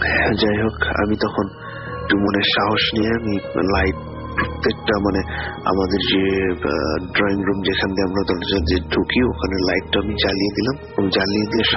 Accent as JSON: {"language": "Bangla", "town": "Gopalganj", "region": "Dhaka Division", "country": "Bangladesh", "tie": "born or raised there", "moved": "yes", "lives_now": "Rome, Italy", "said": "আমার বাড়ি হচ্ছে গোপালগঞ্জ, আমি বর্তমানে রোম শহরে থাকি, ইতালি রোম শহরে।"}